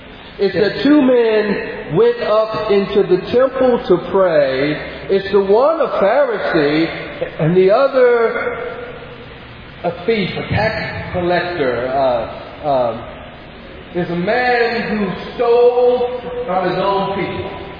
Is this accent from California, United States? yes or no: yes; San Francisco, California, United States; I'm from San Francisco.